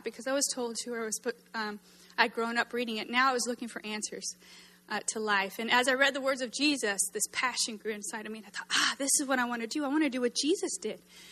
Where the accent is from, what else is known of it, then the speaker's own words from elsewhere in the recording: Los Angeles, California, United States; So I grew up in Los Angeles and struggled. My parents struggled.